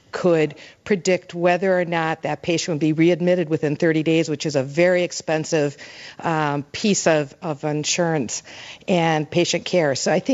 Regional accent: Green Bay, Wisconsin, United States; I grew up in Green Bay

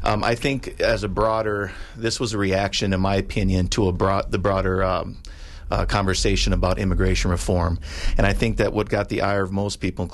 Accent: Arizona, United States; since I'm from Arizona and I love Arizona very much.

